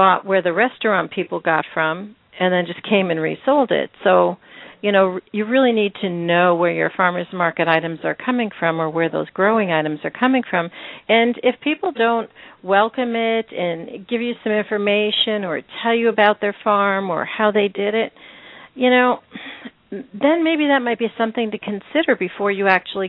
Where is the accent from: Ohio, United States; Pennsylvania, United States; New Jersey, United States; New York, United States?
Pennsylvania, United States; I grew up in Pennsylvania, and our farmers markets were all the Amish.